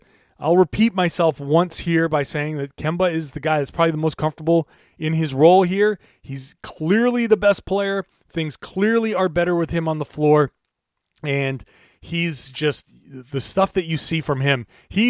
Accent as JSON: {"language": "English", "region": "Rhode Island", "country": "United States", "tie": "born or raised there", "said": "when you are a freshman in high school and you're 6'3\", in Rhode Island, you're a giant. If I was born in New York, they would have had me dribbling and I would have been a point guard, but in Rhode Island, I was a big guy"}